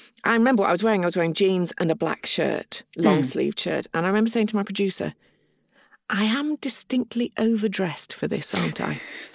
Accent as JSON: {"language": "English", "region": "North West England", "country": "United Kingdom", "tie": "born or raised there", "accent": "Lancashire", "said": "When I grew up in the Northwest and I had a Lancashire accent, which probably comes out a little bit now when I'm relaxed and chatting, and certainly comes out when I've had a glass of wine."}